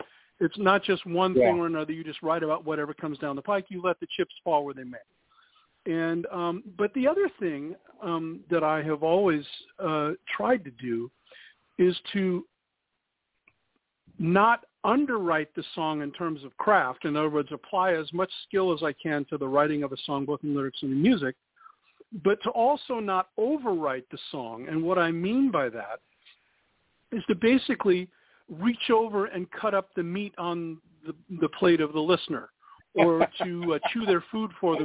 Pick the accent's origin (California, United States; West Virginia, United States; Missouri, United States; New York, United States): California, United States; Downey; started attending the local Calvary Chapel Church that was meeting in Downey, California, which is my hometown